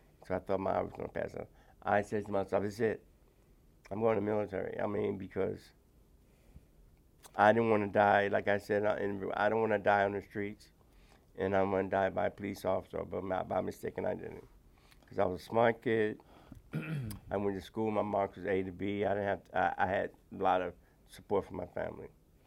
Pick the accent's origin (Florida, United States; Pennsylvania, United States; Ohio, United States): Pennsylvania, United States; Philadelphia; In the 50s and 60s, Philadelphia was an industrial town, as you know, where transportation was a factor. We had a lot. It was very neighborly.